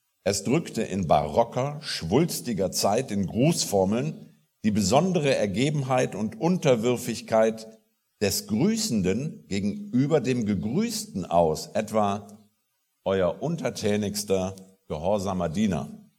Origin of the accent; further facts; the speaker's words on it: Rhineland, Germany; Und ich als Rheinländer musste mich da erst dran gewöhnen, an diesen lateinischen Überrest in der bayerischen Sprache